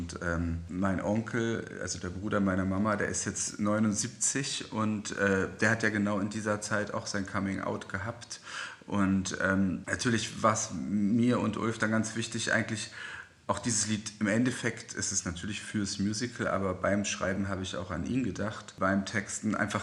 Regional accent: Braunschweig, Lower Saxony, Germany; moved away as an adult; now in Berlin, Germany; ich bin ja Wessi, ich bin aus Braunschweig in den Friedrichshain gezogen.

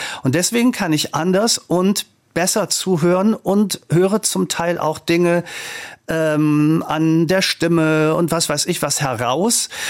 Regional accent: Lower Saxony, Germany; Norddeutschland, in der Nähe von Hannover

